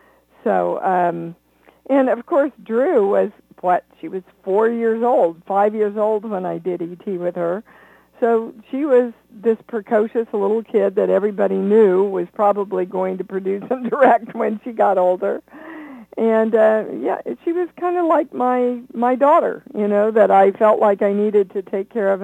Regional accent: Kansas City, Kansas, United States; moved away as an adult; also born or lived in New York, United States; I had never been out of Kansas. I'm from Kansas City, Kansas.

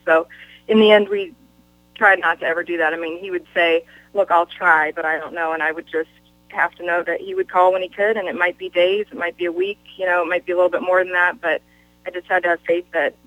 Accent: Pacific Northwest, United States; No, I'm from the Pacific Northwest.

